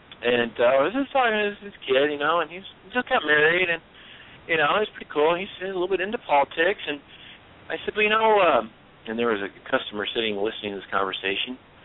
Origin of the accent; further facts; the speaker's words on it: Iowa, United States; moved away as an adult; well, I'm from Iowa. I just came here.